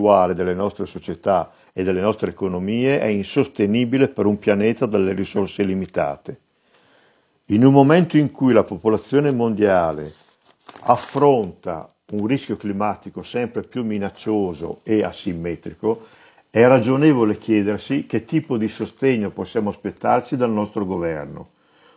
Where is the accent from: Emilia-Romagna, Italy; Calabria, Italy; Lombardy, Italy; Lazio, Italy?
Lombardy, Italy; Cremona; ingegnere, sono di Cremona.